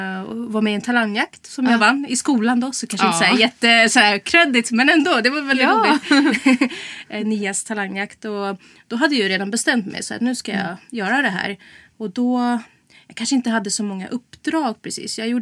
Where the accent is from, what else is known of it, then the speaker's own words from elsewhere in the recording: Sweden; also born or lived in Estonia; Ja, alltså jag är född i Estland. Flyttade hit som barn. Och var det 2004 så flyttade jag tillbaka dit.